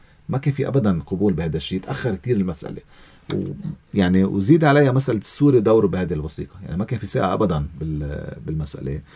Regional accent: Lebanon; حتى نحن كلبنانيين

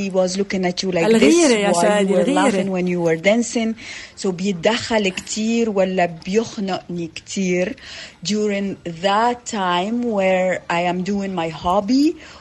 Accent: Tunisia; انا من تونس، بتابع اخبارك وبتابع حصتك

